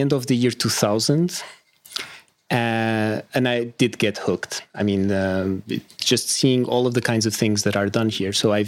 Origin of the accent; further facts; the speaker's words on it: Portugal; Well, I hail from Portugal, and I was a student.